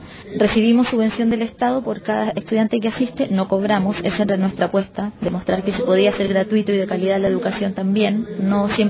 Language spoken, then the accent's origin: Spanish; Santiago, Santiago Metropolitan Region, Chile; Hola a todas, a todos. Vengo de Santiago de Chile